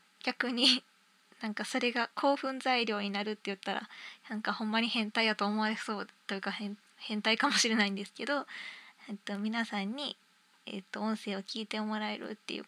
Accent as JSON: {"language": "Japanese", "region": "Kansai", "country": "Japan", "accent": "Kansai", "said": "まあ一応関西出身なんで関西弁でやらせてもらおうと思います。"}